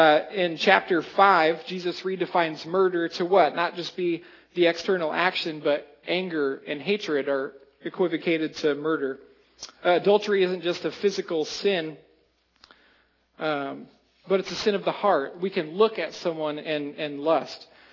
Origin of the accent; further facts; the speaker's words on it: Iowa, United States; I'm from Iowa, so maybe that doesn't connect with you